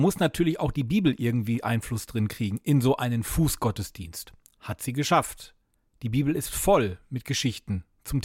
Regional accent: Recklinghausen, North Rhine-Westphalia, Germany; Also ich hätte da mal richtig Bock drauf, sowas auch hier in meiner Heimatstadt Recklinghausen zu probieren.

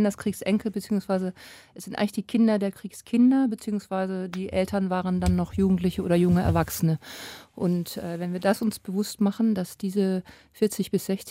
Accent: Hamburg, Germany; ich bin ja aus Hamburg

